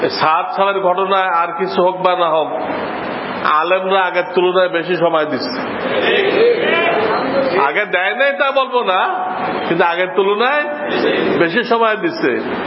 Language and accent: Bangla; Khulna, Khulna Division, Bangladesh; আমার বাড়ি খুলনা, খুলনা এলাকায় গেছে